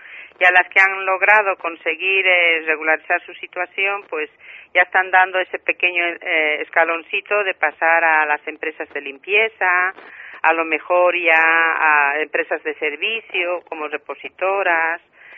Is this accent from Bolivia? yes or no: yes; Bolivia; moved away as an adult; Soy boliviana, soy trabajadora social, trabajo en un centro de día de atención a mujeres inmigrantes y ya radico aquí más de 30 años.